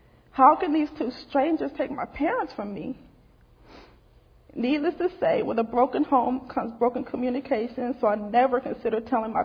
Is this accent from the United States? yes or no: yes; Los Angeles, California, United States; also born or lived in Philadelphia; I was born in Philly, but grew up in L.A. with my parents.